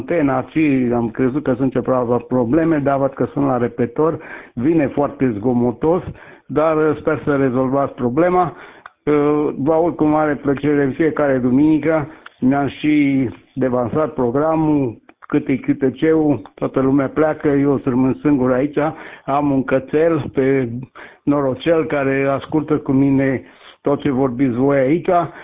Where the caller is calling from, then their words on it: Florești, Cluj County, Romania; am plecat de la Sibiu, acum sunt în Florești